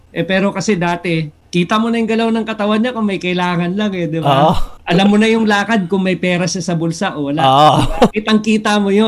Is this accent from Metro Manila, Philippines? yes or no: yes; Taguig, Metro Manila, Philippines; Kunwari kami, taga-Tagig kami, Marlica